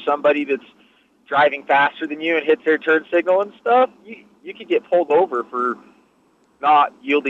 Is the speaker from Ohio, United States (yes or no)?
no; California, United States; I'm from California.